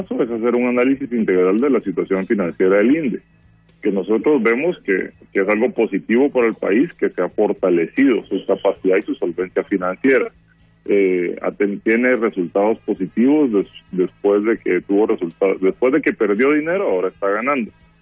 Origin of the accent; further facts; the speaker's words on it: Guatemala; ese beneficio viene en parte por eficiencia de activos que tenemos como guatemaltecos